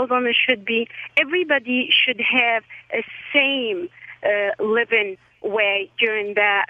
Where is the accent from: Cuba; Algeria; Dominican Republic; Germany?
Algeria; now in Boston, United States; I'm originally from Algeria.